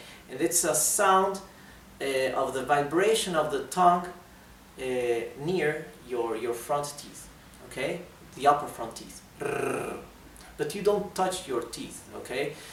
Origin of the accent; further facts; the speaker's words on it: Uruguay; I come from Uruguay